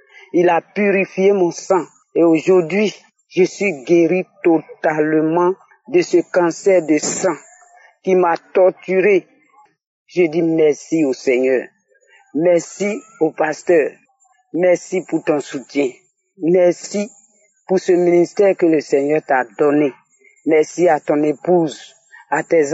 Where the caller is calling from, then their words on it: Côte d’Ivoire; j'appelle de la Côte d'Ivoire, je suis ivoirienne.